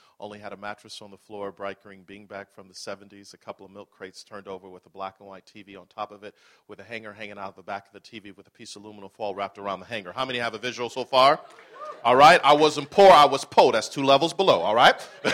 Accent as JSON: {"language": "English", "town": "Buffalo", "region": "New York", "country": "United States", "moved": "as an adult", "said": "I am originally from Buffalo, New York. Go Bills! This could be the year. But I left Buffalo about 27 years ago. Mom and Dad dropped me off at Morehouse College in Atlanta, Georgia."}